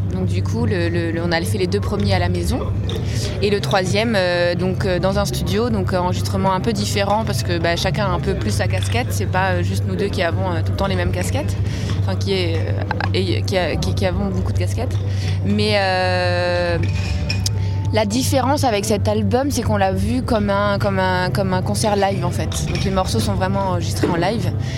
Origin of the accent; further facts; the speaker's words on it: Bordeaux, Nouvelle-Aquitaine, France; Parce qu'à la base, je suis de Bordeaux.